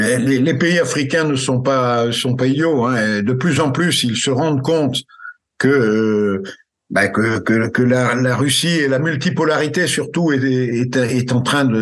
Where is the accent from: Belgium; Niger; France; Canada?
France; qui a été annoncée par de nombreux experts, hein, chez nous en France